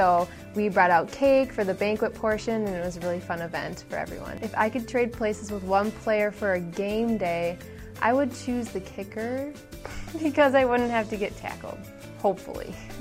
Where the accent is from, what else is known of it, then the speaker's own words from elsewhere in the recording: Plymouth, Minnesota, United States; I'm from Plymouth, Minnesota, and it's my first year on the team.